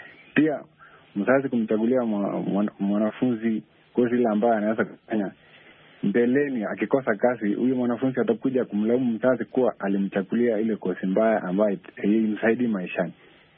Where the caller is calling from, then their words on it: Kitale, Trans-Nzoia County, Kenya; Ya, natoka Kitale, Kenya.